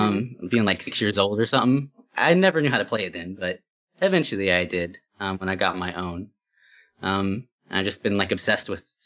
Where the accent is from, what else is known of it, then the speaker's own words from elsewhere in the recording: Oklahoma, United States; I'm from Oklahoma originally, but I've kind of lived all over. I don't really like the idea of nation states and that kind of thing, so I tend not to put too much emphasis on being an American.